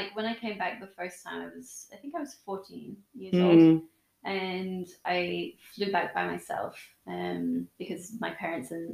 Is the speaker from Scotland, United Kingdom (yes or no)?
yes; Perth, Scotland, United Kingdom; also born or lived in Australia; But if we had Scottish guests come in, I would be like, oh, I'm from Perth. And I would tell them, you know, about, you know, my Scottish side instead. And then they would always kind of query the accent, and I would explain that I've, you know, spent a lot of time in Australia as well.